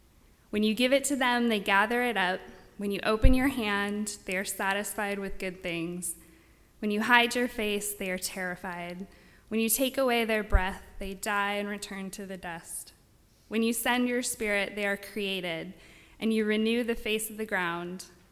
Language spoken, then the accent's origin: English; California, United States; moved away as an adult; I'm from California. I came out here last July, perfect time to move in the middle of the summer.